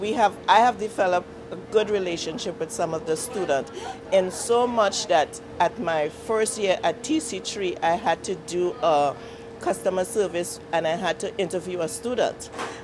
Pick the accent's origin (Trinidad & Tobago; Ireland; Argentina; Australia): Trinidad & Tobago; Carenage; moved away as an adult; now in United States; I was born in Trinidad and Tobago. I was raised in a little village called Carenage, and I migrated to the U.S. after I had my daughters